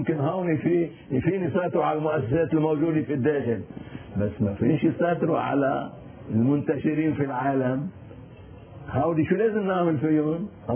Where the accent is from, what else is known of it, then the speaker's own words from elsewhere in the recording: Lebanon; ونحن هاي لازم نعرفها، وهذه اكتر شيء بتهمنا كلبنانيين، واذا بدك كموارنة الانتشار.